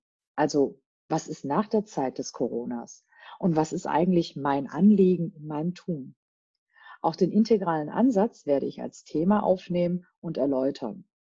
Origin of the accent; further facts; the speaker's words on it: Germany; als Deutsche indischen Ursprungs habe ich vor circa 15 Jahren meine Berufung entdeckt und lieben gelernt.